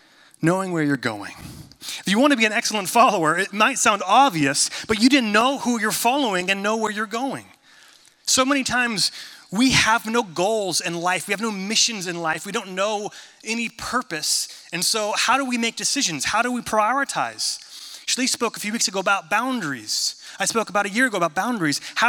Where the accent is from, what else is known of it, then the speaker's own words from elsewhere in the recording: California, United States; I'm from Northern California, so I was raised a Kings fan.